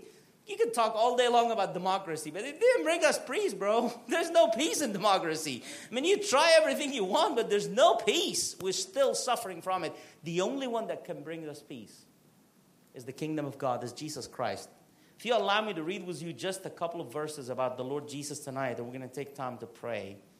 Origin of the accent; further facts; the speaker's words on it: Egypt; You know, I come from Egypt. We're big on pharaohs down there.